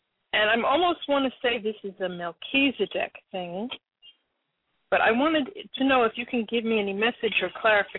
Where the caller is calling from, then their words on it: Connecticut, United States; I'm calling from Connecticut.